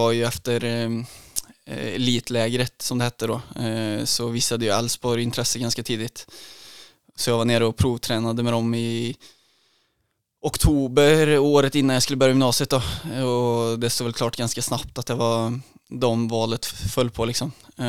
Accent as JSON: {"language": "Swedish", "town": "Tidaholm", "region": "Västra Götaland County", "country": "Sweden", "said": "3-4 som jag var van vid hemma i Tidaholm"}